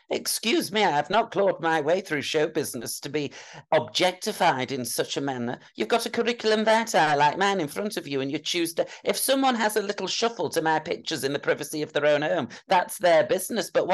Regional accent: Yorkshire and the Humber, United Kingdom; And that breaks my heart as a Yorkshire woman.

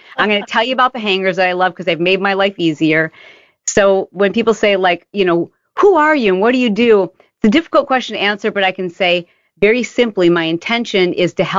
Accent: Michigan, United States; I'm a Midwestern girl. I grew up in Michigan, just struggled in a household where I didn't know we were broke, but we were broke.

